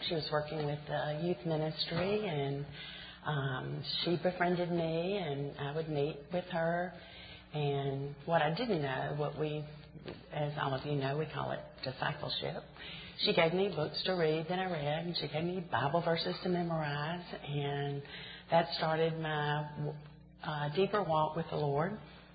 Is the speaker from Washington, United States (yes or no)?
no; Birmingham, Alabama, United States; I'm from Birmingham, and I've always lived here. I went to college, and other than the 4 years that I was away at school, I've been in Birmingham.